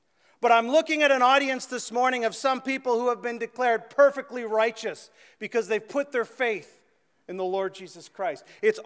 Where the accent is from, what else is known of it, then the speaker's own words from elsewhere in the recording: Manitoulin, Ontario, Canada; Sorry, I'm from Manitoulin. Talk that way a little bit there sometimes.